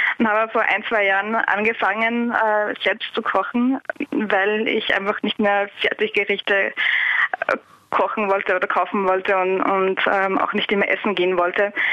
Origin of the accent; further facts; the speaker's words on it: Austria; wie man es bei uns in Österreich sagt